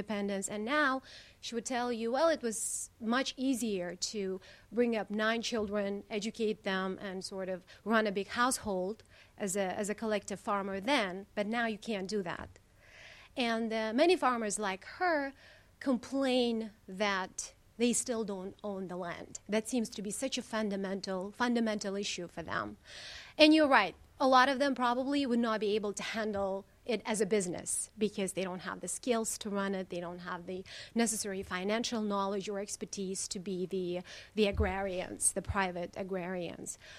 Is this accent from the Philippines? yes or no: no; Tashkent Region, Uzbekistan; I grew up in one of those collective farms. I come from Bostanluk district of Tashkent region, which borders with Kazakhstan.